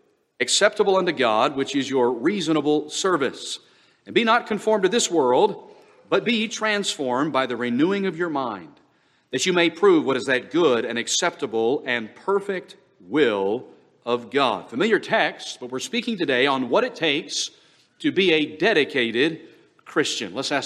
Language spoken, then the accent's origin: English; Kansas City, Missouri, United States; I told those in the Sunday school hour, I grew up in Kansas City, Missouri.